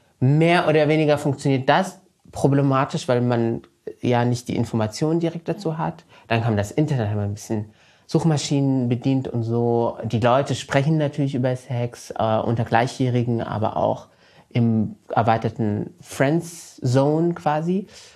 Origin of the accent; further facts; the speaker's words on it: Morocco; weil ich bin ja in Marokko zur Schule gegangen.